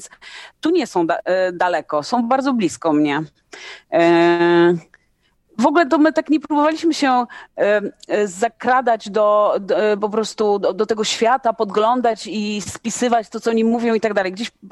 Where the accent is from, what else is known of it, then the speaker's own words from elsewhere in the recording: Płock, Masovian Voivodeship, Poland; jestem z Płocka, Piotr jest z Łomży, to też znamy tę drogę z takiego mniejszego miasta. No Płock jest całkiem takim ogarniętym miastem.